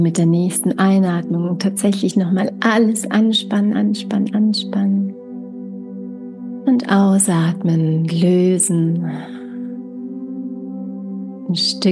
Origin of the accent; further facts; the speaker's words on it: Tyrol, Austria; in meiner Heimat Tirol